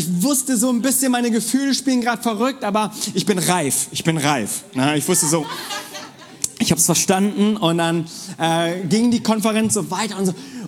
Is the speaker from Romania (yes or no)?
no; South Korea; Und bin ursprünglich Koreaner